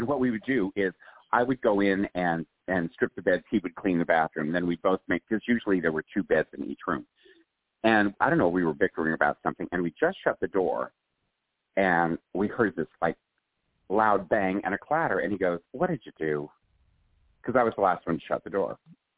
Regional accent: Colorado, United States; Because he writes about Colorado a lot, my home state.

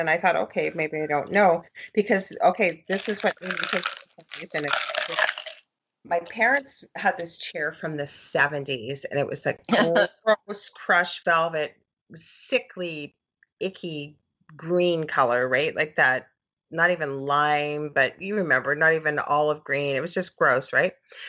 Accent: Canada; Oh, you say Z. Yeah, sorry. Canadian, Z.

